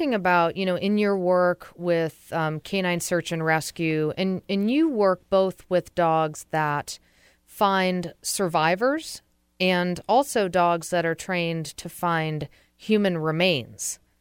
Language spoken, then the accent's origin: English; New England, United States; I'm from the East Coast, but I'm from north of you. I'm from New England, so.